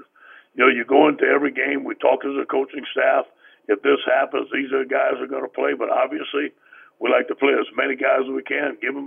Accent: Louisiana, United States; Well, you know, I was raised in South Louisiana by two great parents

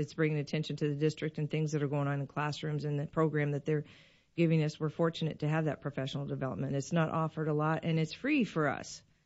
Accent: the South, United States; And I'm from the South, too

